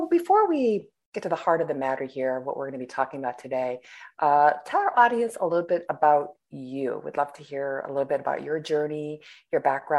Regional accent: Boston, Massachusetts, United States; And you're from my hometown, basically, where I grew up. So that's really exciting to be talking to somebody from the Boston area.

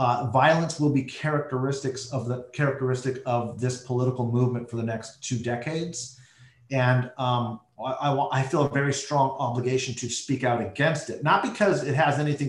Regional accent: United States; Well, I'm horrified first and foremost as an American.

